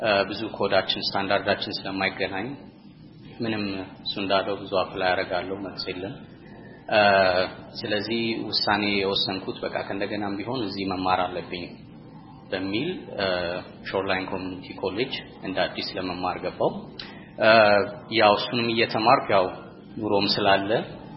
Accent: Addis Ababa, Ethiopia; moved away as an adult; now in Seattle, United States; ተወልጄ ያደኩት አዲስ አበባ ነው። ከአዲስ አበባ ዩኒቨርሲቲ በሲቪል ኢንጂነሪንግ የመጀመሪያ ዲግሪ እንጂ በ2010 ወደ ሲያትል ሙቪ ያደረኩት።

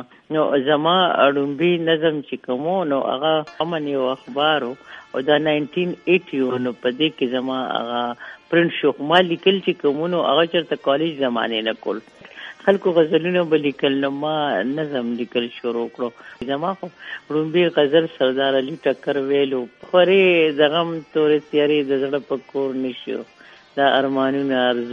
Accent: Mardan, Khyber Pakhtunkhwa, Pakistan; زه د مردان یم, زه هلته پیدا شوی یم

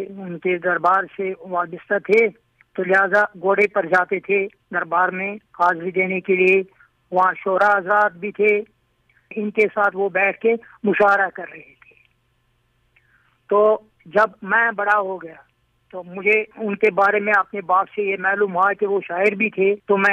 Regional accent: Jammu and Kashmir, India; اس زمانے میں ہمارے وادی کشمیر میں جو پنڈت لوگ تھے وہی پڑھے لکھے تھے زیادہ, مسلمانوں سے زیادہ, کیونکہ مسلمان یہاں زیادہ کھیتی باڑی کرتے تھے

